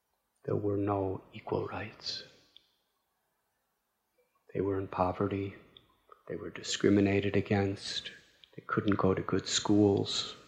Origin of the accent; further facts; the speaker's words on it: Chicago, Illinois, United States; born there; From my early childhood, I was born in 1950 in Chicago.